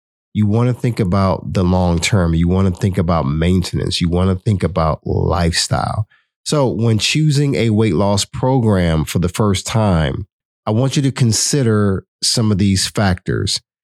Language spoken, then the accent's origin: English; Miami, Florida, United States; I love fish. I grew up in Miami. I grew up eating fresh fish all the time.